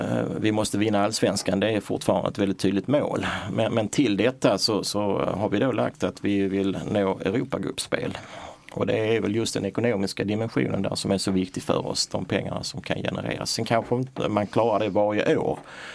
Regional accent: Malmö, Skåne, Sweden; also born or lived in Röstånga / Höör; jag är född i Röstångar för 61 år sedan och uppväxt i Hör och Malmö, gått i skola i Malmö. Annebergsskolan som låg nära stadion, eller ligger nära stadionområdet.

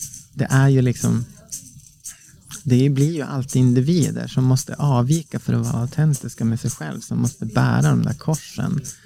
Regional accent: Norrland, Sweden; Jag växte upp i Norrland. Norrlands inland.

